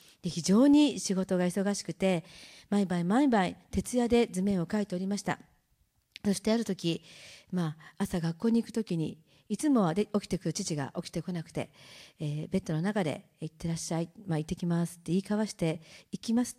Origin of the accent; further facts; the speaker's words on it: Okayama, Japan; 私はこの岡山市で生まれ育ち、大学も岡山、そして、仕事もずっと岡山で、結婚も岡山でしまして、ずっと岡山におります。